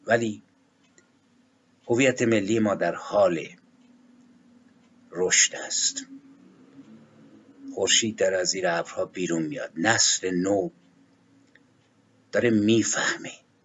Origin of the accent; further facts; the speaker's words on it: Iran; من به خانوادش تسلیت میگم به عنوان یک ایرانی